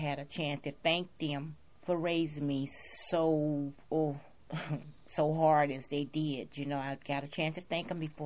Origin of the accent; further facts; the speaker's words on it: Bessemer, Alabama, United States; born there; I was born in Bessemer, Alabama, July 15, 1948.